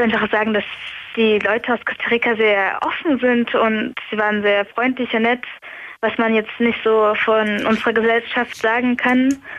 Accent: Saarland, Germany; Also ich spreche Hochdeutsch, keine Ahnung, das Saarländische habe ich mir nicht angewöhnt.

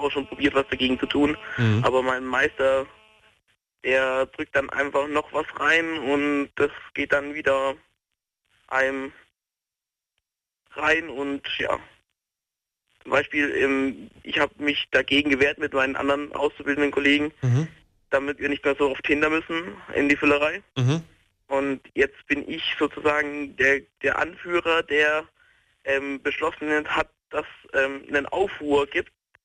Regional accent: Bad Mergentheim, Baden-Württemberg, Germany; Nee, ich bin Baden-Württemberg, ich komme nur aus der Nähe von Würzburg, Bad Mergentheim.

